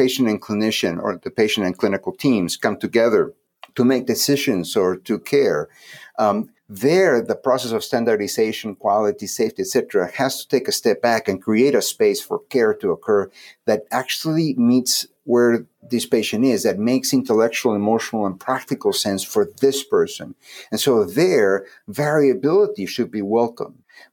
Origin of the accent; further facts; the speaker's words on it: Peru; I think that if you just go to my home country in Peru